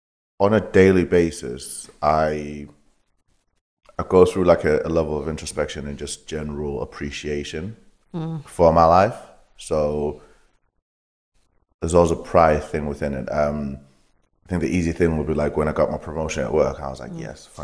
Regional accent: Zimbabwe; now in England, United Kingdom; being from where I was born in Zimbabwe, how we kind of grew up, moving to England, even maybe 5-6 years ago

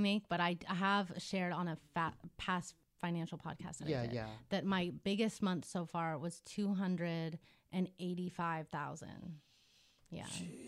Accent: Montana, United States; also born or lived in Los Angeles, United States; And then I grew up in Montana, but I was born here in LA.

